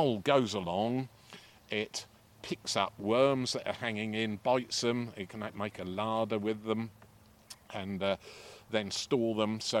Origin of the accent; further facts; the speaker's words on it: East of England, United Kingdom; Sorry, I come from Norfolk, you see.